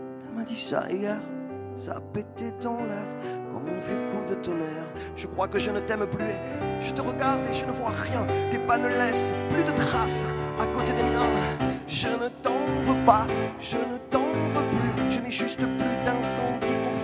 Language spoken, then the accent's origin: French; Perpignan, Occitanie, France; accent: Perpignan; avec mon accent de Perpignan.